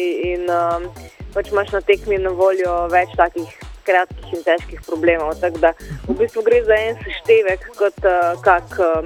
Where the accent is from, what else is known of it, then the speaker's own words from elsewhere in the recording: Ptuj, Drava, Slovenia; S plezanjem sem se seznanila čisto po naključju v mojem domačem kraju na Ptuju